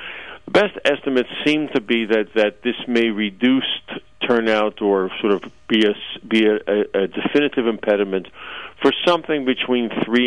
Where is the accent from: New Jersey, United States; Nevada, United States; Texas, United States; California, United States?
New Jersey, United States; And I grew up in New Jersey, so I imbibed this as a child.